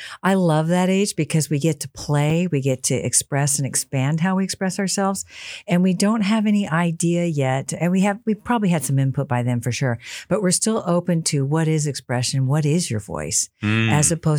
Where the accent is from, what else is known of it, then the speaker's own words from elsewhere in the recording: Seattle, Washington, United States; I grew up in Seattle, so it was rainy, so you wore a coat